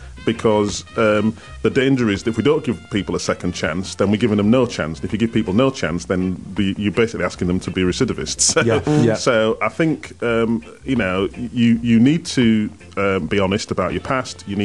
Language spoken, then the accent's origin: English; Wakefield, Yorkshire and the Humber, United Kingdom; Most 90% of the people that I grew up with in Wakefield were lovely people